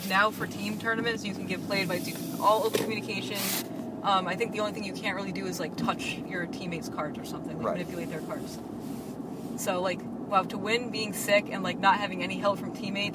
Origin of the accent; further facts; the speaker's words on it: New England, United States; Yeah, I know that because I'm from New England and grew up playing with those guys.